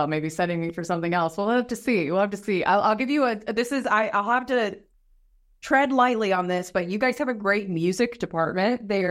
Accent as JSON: {"language": "English", "town": "Memphis", "region": "Tennessee", "country": "United States", "tie": "born or raised there", "said": "Growing up in Memphis, like, that's where we played our basketball championships in the glass house."}